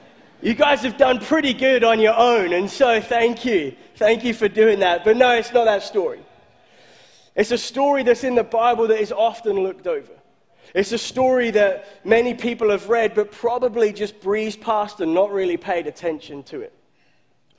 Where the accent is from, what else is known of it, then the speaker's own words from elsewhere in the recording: Norwich, East of England, United Kingdom; now in United States; And I'm from Norwich, England.